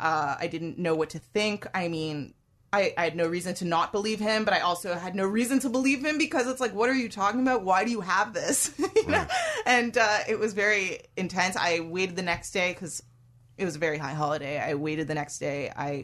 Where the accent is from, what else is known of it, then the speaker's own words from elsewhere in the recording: Montreal, Quebec, Canada; I grew up in a nice neighborhood in Montreal, Canada.